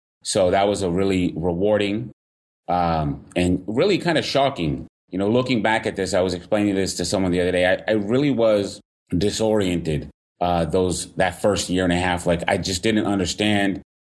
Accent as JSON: {"language": "English", "region": "New England", "country": "United States", "tie": "born or raised there", "said": "typical, young man growing up in New England"}